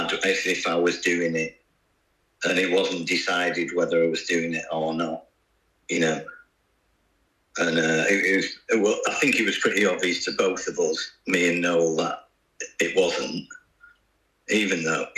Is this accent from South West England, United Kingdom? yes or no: no; Salford, North West England, United Kingdom; I grew up in Salford anyway, so.